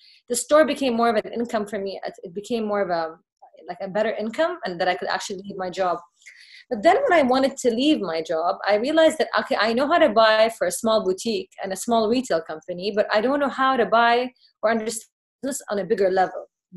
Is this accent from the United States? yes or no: no; Jeddah, Makkah Province, Saudi Arabia; My hometown is Jeddah, Saudi Arabia.